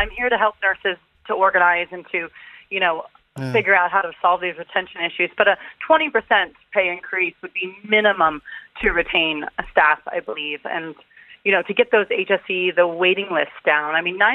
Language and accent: English; San Francisco, California, United States; now in Dublin, Ireland; I'm from San Francisco, and the same companies that have now, refused...